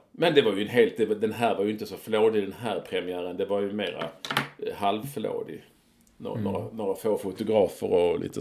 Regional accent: Malmö, Skåne, Sweden; Det är lite så under min tid när jag var ung i Malmö

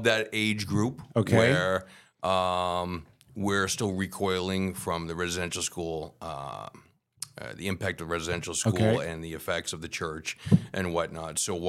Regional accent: United States; particularly growing up in the States, where if you stand out, you really stand out.

